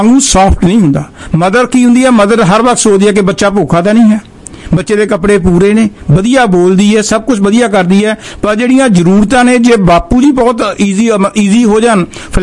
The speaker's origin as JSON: {"language": "Punjabi", "town": "Barnala", "region": "Punjab", "country": "India", "said": "ਮੈਂ ਬਰਨਾਲੇ ਸ਼ਹਿਰ ਤੋਂ ਹਾਂ"}